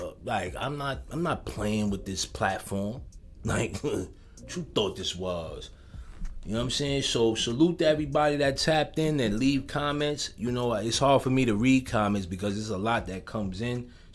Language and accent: English; New York, United States; I'm from Rockaway and 140th, man. Right behind the Burger King KP. That's where I grew up at. You know what I'm saying? That's where I grew up at, son. That's my hometown, man.